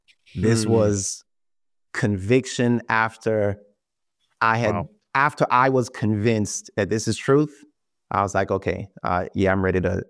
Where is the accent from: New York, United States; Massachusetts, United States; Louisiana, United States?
New York, United States; Growing up in New York, you know, you got people on every street corner, like, you know, pushing this religion, that religion.